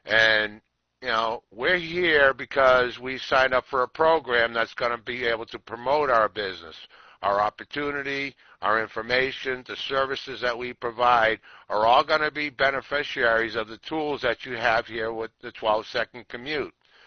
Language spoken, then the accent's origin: English; New Jersey, United States; Like I said … I'm from New Jersey.